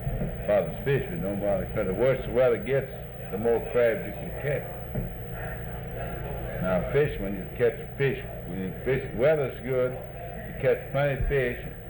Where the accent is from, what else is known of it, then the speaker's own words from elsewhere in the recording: Slidell, Louisiana, United States; Got born and raised in Slidell.